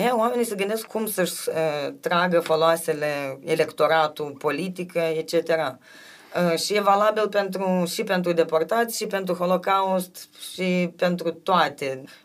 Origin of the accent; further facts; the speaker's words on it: Romania; decât să aflăm că suntem români